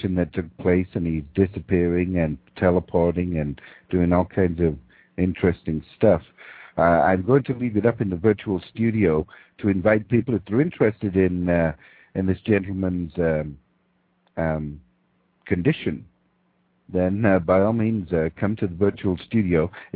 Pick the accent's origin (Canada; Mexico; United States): Canada; as a Canadian conservative, non-political, but Canadian conservative